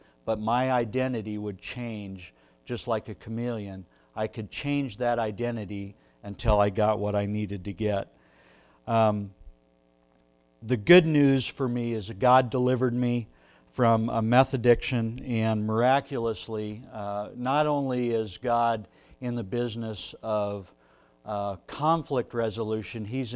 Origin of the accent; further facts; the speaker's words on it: Nebraska, United States; I'm from Nebraska. I was raised in a small town, small church, by a very godly family.